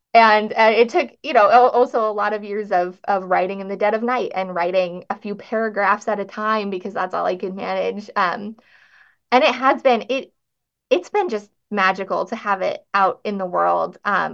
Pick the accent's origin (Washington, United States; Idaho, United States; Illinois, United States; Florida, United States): Idaho, United States; I am a nobody from Idaho, like not in a negative way. I just am. I've lived in rural North Idaho my entire life.